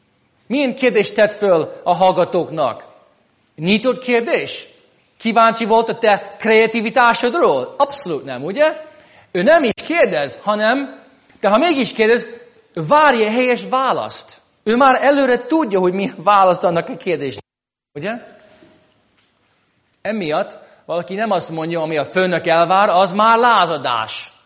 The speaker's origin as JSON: {"language": "Hungarian", "country": "United States", "said": "Ugye Amerikában ez nincs meg. Én egy másféle társadalomból származok."}